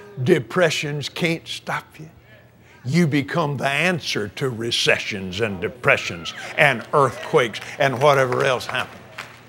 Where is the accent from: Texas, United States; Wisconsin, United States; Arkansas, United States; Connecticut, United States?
Texas, United States; Abilene; I was raised in Abilene, Texas.